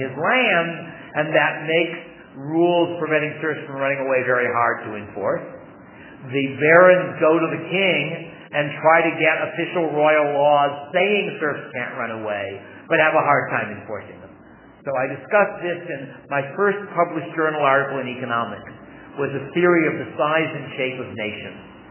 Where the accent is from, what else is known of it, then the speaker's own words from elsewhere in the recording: Chicago, Illinois, United States; I grew up in Chicago, but we spent our summers in New Hampshire.